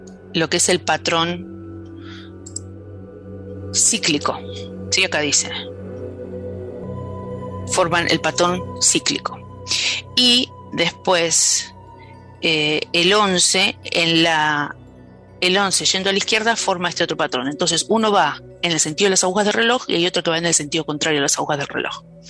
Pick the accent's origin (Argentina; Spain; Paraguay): Argentina; porque yo soy argentina